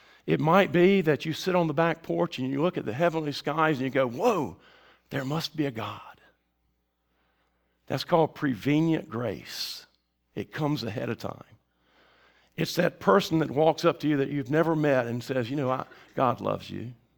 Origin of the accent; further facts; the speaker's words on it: Tarboro, North Carolina, United States; growing up in Tarboro, North Carolina, in an overachieving family as a sort of a middle child who hated life